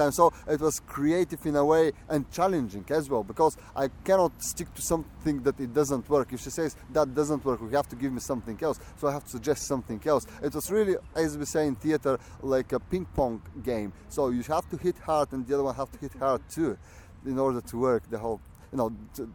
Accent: Bulgaria; moved away as an adult; now in London, United Kingdom; I'm originally from Bulgaria. I graduated in Bulgaria in acting, then I moved to UK where I graduated the theatre directing in University Falmouth.

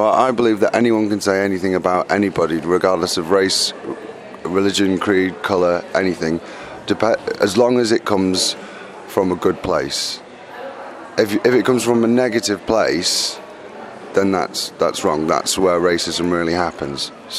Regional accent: Leeds, Yorkshire and the Humber, United Kingdom; in my hometown in Leeds

